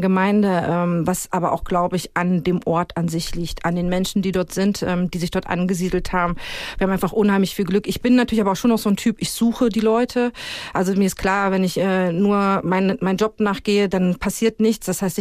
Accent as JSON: {"language": "German", "country": "Germany", "lives_now": "Switzerland", "said": "auch das erste Mal in meinem Leben Rassismus hier in der Schweiz erlebt. Das habe ich vorher nie erlebt, als Deutsche natürlich."}